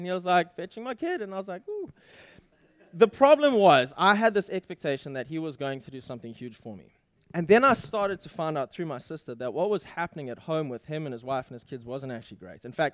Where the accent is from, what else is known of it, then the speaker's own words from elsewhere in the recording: Durban, KwaZulu-Natal, South Africa; Growing up in South Africa